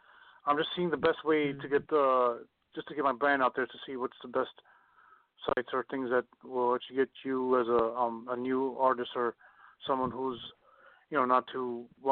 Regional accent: Detroit, Michigan, United States; born there; Okay, I was born in Detroit, but the thing is, I grew up here, so I mean, I don't know too much about that, you know, just born there.

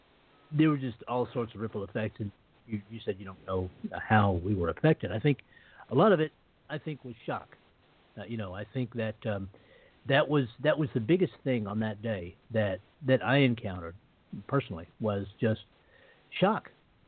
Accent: Texas, United States; moved away as an adult; I was born and raised in Texas, and then I moved up to Vermont for a woman, and that's where I still am.

